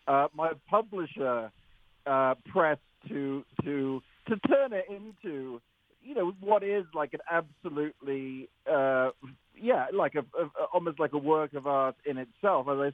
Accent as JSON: {"language": "English", "country": "United Kingdom", "said": "And being British, I think it ran for two seasons of 7 episodes each."}